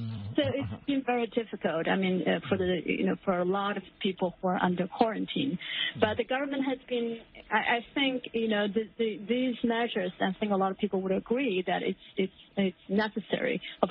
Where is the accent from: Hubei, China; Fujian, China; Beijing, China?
Hubei, China; born or raised there; English is a second language